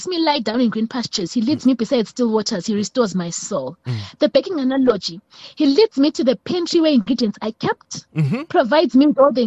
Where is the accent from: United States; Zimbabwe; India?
Zimbabwe; I'm from Zimbabwe.